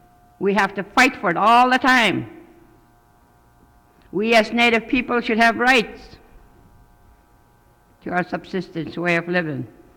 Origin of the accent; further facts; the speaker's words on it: Tetlin, Alaska, United States; I'm from Tetlin.